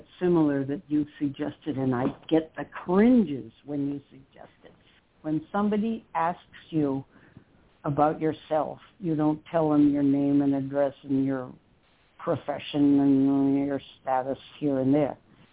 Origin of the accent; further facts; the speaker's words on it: New England, United States; that's because I'm from New England.